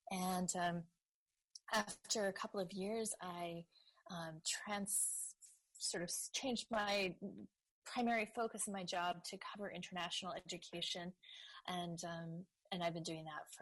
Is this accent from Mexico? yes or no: no; Canada; moved away as an adult; now in United States; I grew up actually in Canada and came to the U.S. to go to school.